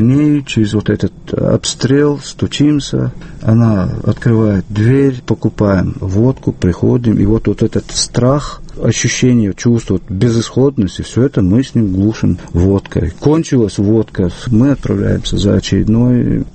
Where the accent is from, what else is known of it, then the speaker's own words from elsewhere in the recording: Bratskoye, Chechnya, Russia; Я происхождением из села Братское Натерешного района. Весь Натерешный район, он винодельческий. И я не мог себе представить мое родное село без лозняка, без винограда.